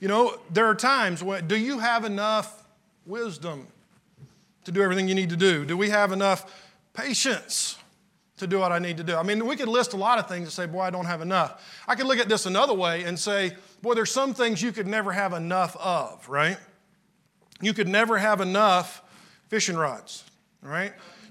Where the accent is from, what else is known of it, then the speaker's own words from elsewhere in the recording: Georgia, United States; I am from Central Georgia. Around there, they call it Middle Georgia. It's right in the middle of the state. But when I was growing up, I thought South Carolina was, you know, it was suspect because it was north of where I grew up.